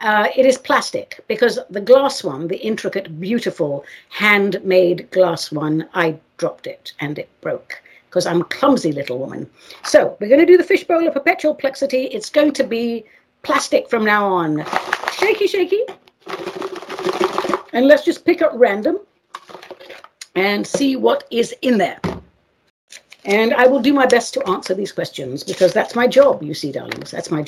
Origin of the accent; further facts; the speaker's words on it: England, United Kingdom; now in United States; my race ancestry is Armenian. I grew up in England, obviously. I'm an American citizen now, blah, blah, blah. But I grew up in a family of Armenians from the island of Cyprus, where they speak Greek and where they also speak Turkish.